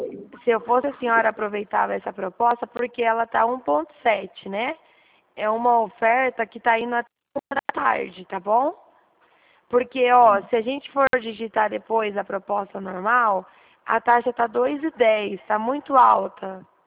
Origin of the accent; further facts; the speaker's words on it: Dracena, São Paulo, Brazil; Eu sou aqui de Dracena, perto de Prudente.